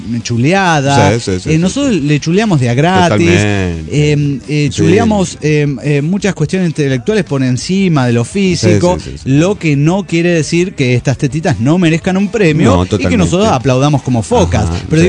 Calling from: Ciudad Guzmán, Jalisco, Mexico; Desde mi linda ciudad Guzmán, Jalisco, México.

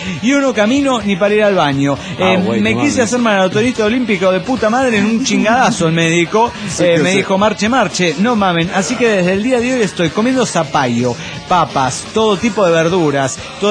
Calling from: Coacalco, State of Mexico, Mexico; Soy … de Coacalco, Edomex.

